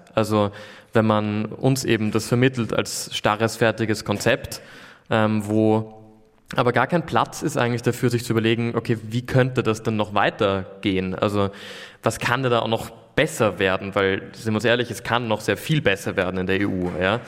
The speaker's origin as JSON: {"language": "German", "country": "Austria", "said": "Also, also bei uns in Österreich gibt es eben 5 Parlamentsparteien"}